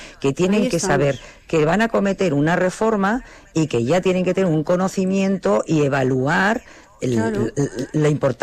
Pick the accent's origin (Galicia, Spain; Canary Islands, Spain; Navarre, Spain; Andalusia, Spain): Navarre, Spain; Estella; esto pasó también en mi pueblo, en Estella, en Navarra